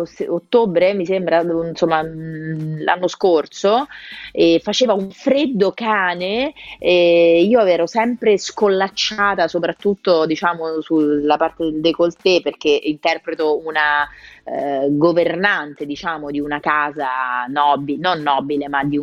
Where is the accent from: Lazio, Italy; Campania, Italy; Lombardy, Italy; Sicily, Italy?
Lazio, Italy; Rome; noi che siamo romani sappiamo non è più così